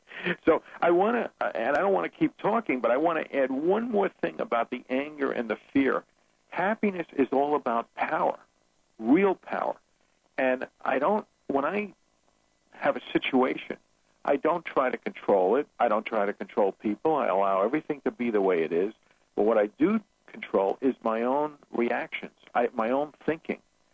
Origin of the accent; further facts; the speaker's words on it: New York City, New York, United States; I grew up in New York City, and there wasn't a lot of parking spaces in New York.